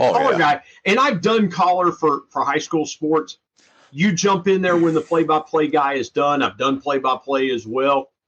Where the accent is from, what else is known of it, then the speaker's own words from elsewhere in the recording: Ohio, United States; I grew up listening to, you know, growing up in Southern Ohio.